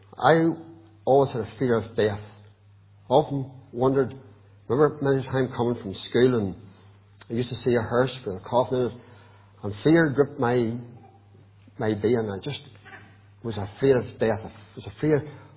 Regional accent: Armagh, Northern Ireland, United Kingdom; born there; I was born in Armagh, just out the Market Hill Road, and I have two brothers and three sisters.

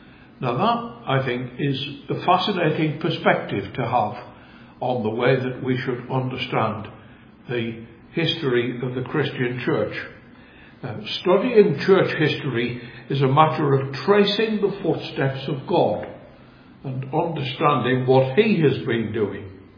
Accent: Sunderland, North East England, United Kingdom; I come from Sunderland in the northeast of England. And if you're wondering why my accent is rather strange for these parts, that is the reason why.

